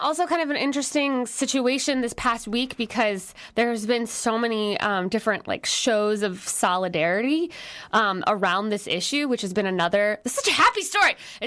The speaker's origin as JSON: {"language": "English", "region": "Wisconsin", "country": "United States", "said": "I mean, I remember I'm from Wisconsin, and during the like uprising in Wisconsin, back years ago, people were occupying the Capitol"}